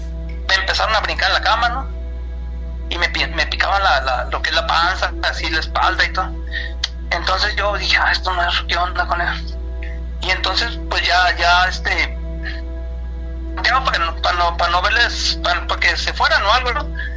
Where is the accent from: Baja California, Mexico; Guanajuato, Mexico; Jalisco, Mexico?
Baja California, Mexico; Tijuana; now in Tecate, Mexico; Soy de Tijuana, Tijuana.